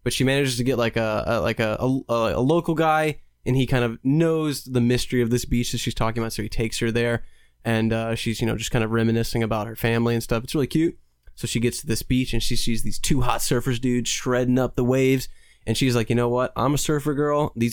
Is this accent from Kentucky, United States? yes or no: yes; Kentucky, United States; No, I'm from Kentucky, man.